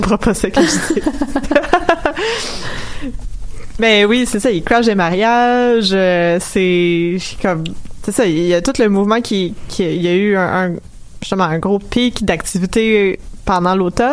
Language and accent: French; Montreal, Quebec, Canada; Quand j'ai été à Washington, puis quand ils ont appris que je venais de Montréal